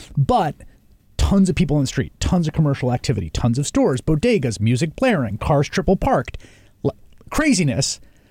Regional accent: Bronx, New York, United States; So I grew up in the Bronx in the 1980s, and we lived in a sort of working middle-class neighborhood, and then moved to a sort of more upper-middle-class neighborhood, both in the Bronx.

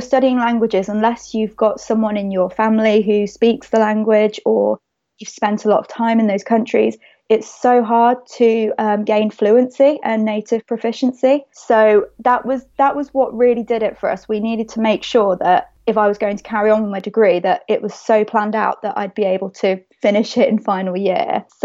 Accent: Birmingham, West Midlands, United Kingdom; We're both from Birmingham, conveniently, even though we studied in Hull.

